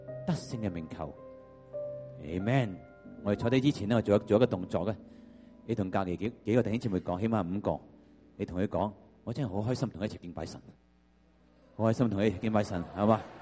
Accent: Hong Kong; now in Canada; 我不是温哥华人来的，就是 我是香港人。虽然我是香港人，但是我也都是在加拿大一段很长的时间，对我来说可能是一个老华侨来的，就是 我是1974年已经移民了加拿大

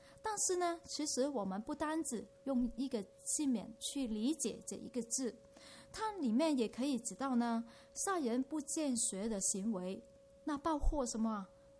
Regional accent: China; 我们中国人呢，客客气气

